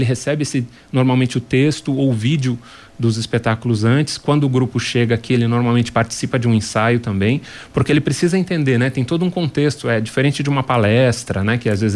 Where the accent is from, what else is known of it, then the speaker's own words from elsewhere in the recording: Guarujá, São Paulo, Brazil; born there; now in Londrina, Brazil; Eu cheguei em Londrina em 88, já me considero um pé vermelho, né? Porque aqui em Londrina nasci no Guarujá, no estado de São Paulo, mas cheguei aqui e hoje tenho família